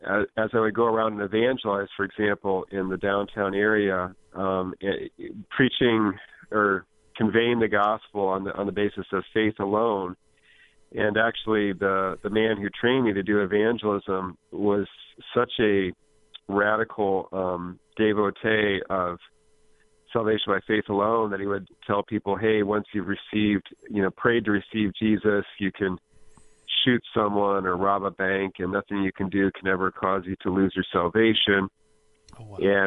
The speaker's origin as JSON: {"language": "English", "region": "Michigan", "country": "United States", "said": "Great to be a Michigander. Of course, I was from the west side of the state."}